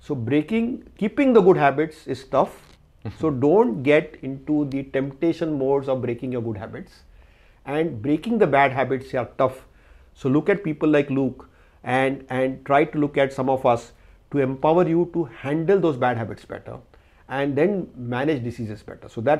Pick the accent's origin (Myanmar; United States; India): India; So I'm very proud as an Indian. I'm born in an era where I'm proud to be an Indian.